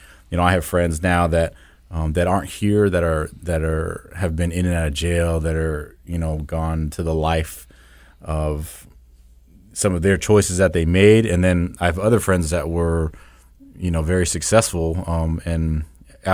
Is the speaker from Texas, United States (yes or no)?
yes; Arlington, Texas, United States; Hey, so I'm actually born and raised in Dallas-Fort Worth area. So I grew up urban, Arlington, Texas.